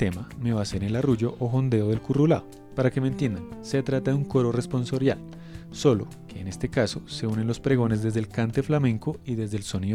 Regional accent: Colombia; somos colombianos y eso se nota.

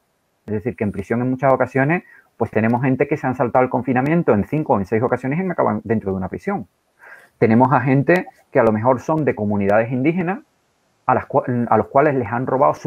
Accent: Spain; somos los españoles que vamos a ayudar a la gente del tercer mundo

